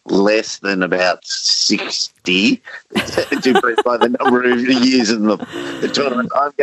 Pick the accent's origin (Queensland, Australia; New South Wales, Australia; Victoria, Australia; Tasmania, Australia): New South Wales, Australia; Pitt Town; now in Waterloo, Australia; from Pitt Town whenever I text it into Condo.